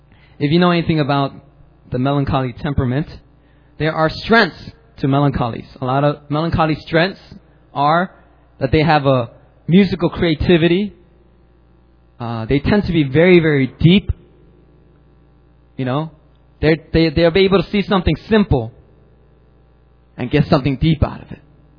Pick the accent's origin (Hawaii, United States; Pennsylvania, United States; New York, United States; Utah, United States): Pennsylvania, United States; Philadelphia; I grew up in Philadelphia, and you know, not many urban kids like poetry.